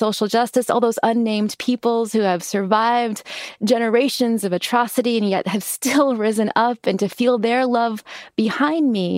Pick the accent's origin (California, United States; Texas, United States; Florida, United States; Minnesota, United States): California, United States; So as a little brown girl growing up in California in the 80s, what did these stories mean to me?